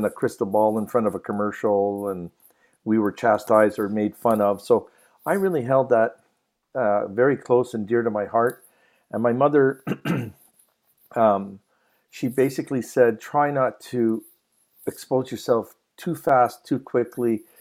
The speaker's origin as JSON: {"language": "English", "region": "Quebec", "country": "Canada", "tie": "born or raised there", "said": "So I had to wait until I was actually 6 before I went into school back in good old Quebec."}